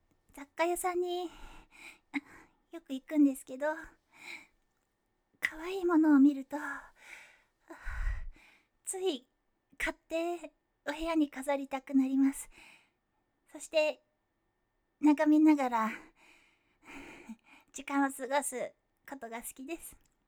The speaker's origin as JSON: {"language": "Japanese", "region": "Kyushu", "country": "Japan", "said": "私の出身地は九州です。"}